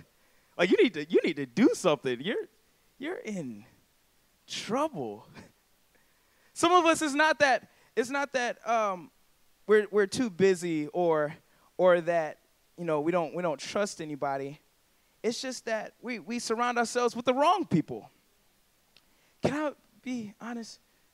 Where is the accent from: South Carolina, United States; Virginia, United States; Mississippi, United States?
South Carolina, United States; And mind you, I'm from South Carolina. I'm from the suburbs of South Carolina.